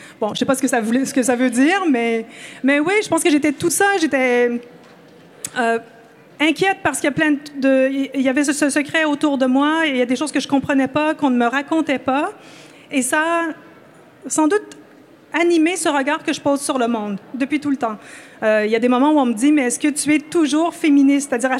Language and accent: French; Limoges, Ontario, Canada; Hein, Limoges, Ontario, oui.